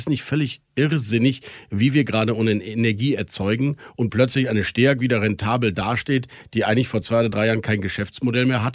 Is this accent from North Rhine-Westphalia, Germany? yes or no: yes; North Rhine-Westphalia, Germany; Aber ich komme aus Nordrhein-Westfalen, ich habe oft genug auch STEAG-Kraftwerke erlebt